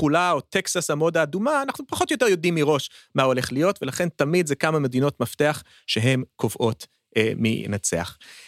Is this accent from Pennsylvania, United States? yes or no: yes; Pennsylvania, United States; now in Israel; מדינת פנסילבניה, המדינה שאני גדלתי בה עד שעליתי לארץ